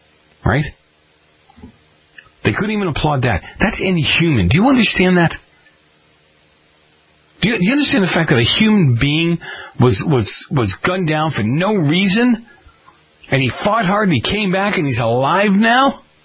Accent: Boston, Massachusetts, United States; Again, I grew up in Boston.

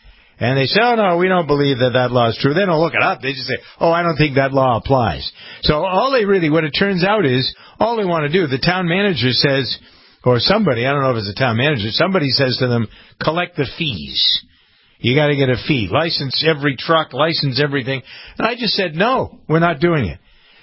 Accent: Framingham, Massachusetts, United States; I'm encountering a thing in my hometown of Framingham where I have the farm

